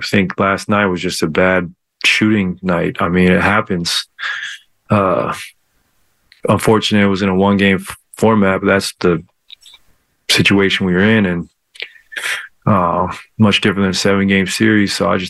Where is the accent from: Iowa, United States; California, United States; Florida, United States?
California, United States; I grew up in the Bay Area, really. I've been here since I was 21.